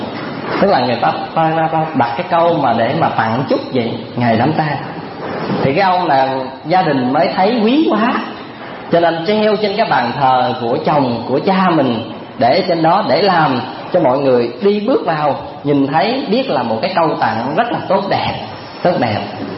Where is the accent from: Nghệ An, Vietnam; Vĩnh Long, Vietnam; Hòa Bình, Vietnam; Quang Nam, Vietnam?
Vĩnh Long, Vietnam; Ở cách xéo nhà tôi không xa là ở quê miền Tây á, tôi quê Vĩnh Long.